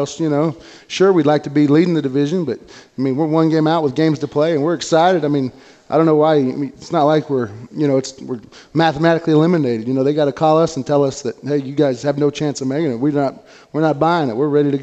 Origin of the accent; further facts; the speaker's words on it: Wichita, Kansas, United States; born there; And I was born in Wichita, and I had family come up yesterday from Hayes.